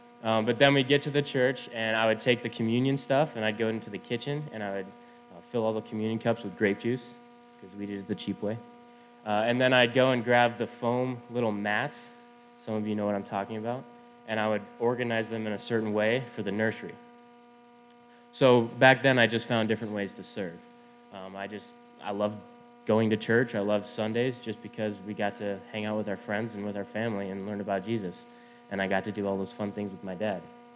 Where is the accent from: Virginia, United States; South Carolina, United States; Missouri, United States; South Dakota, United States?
South Dakota, United States; Spearfish; I'm from Spearfish, South Dakota. That's the beautiful Black Hills.